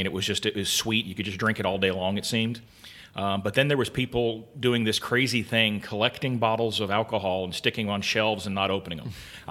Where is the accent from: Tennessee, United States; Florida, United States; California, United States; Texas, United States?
Florida, United States; now in Kentucky, United States; I grew up in South Florida, and for my old young life, I thought that Jack Daniels was bourbon.